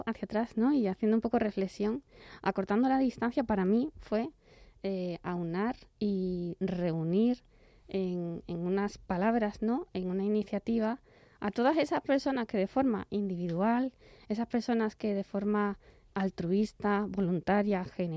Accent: Extremadura, Spain; empecé mi residencia en Badajoz, que yo soy extremeña

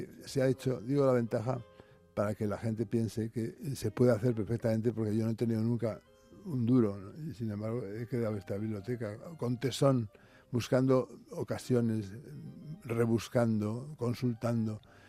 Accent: Madrid, Community of Madrid, Spain; yo soy un madrileño de pura cepa, ¿no? Mis padres, mis abuelos, 7, 8 bisabuelos, mucha gente en mi casa ha sido madrileña, como que he nacido ya absolutamente gato

